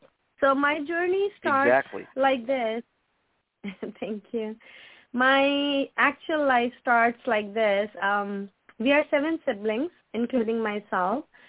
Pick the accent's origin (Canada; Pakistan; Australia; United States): Pakistan; English is a second language; moved away; My forefathers are Christian, and they're believers, and I'm born and brought up in Pakistan. I left Pakistan in 2000.